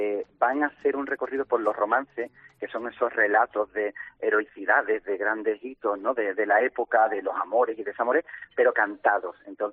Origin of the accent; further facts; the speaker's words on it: Seville, Andalusia, Spain; aunque nos debería de sonar como sevillano